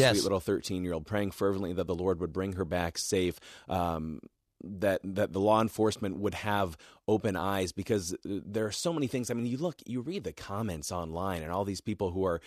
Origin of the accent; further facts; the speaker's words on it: Rice Lake, Wisconsin, United States; I mean, and I grew up in Rice Lake, which meant I was in Barron all the time, to the library and the BACC and 4-H meetings and all those different things.